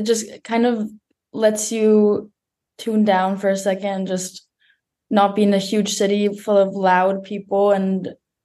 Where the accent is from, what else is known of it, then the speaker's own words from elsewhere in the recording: Berlin, Germany; English is a second language; I'm from Berlin and it just gets too much after some time.